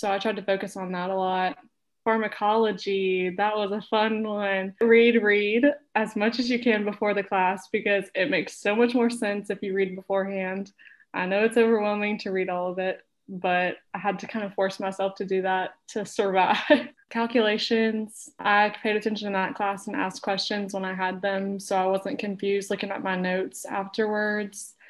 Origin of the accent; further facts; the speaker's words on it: Valdosta, Georgia, United States; I'm going into my P2 year. I'm from Valdosta, Georgia.